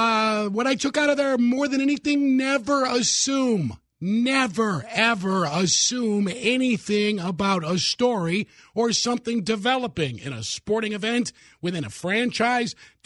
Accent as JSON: {"language": "English", "town": "Hammond", "region": "Indiana", "country": "United States", "tie": "born or raised there", "said": "I was supposed to start my first job as a sports writer for a peripheral paper, my hometown paper, the Hammond Times."}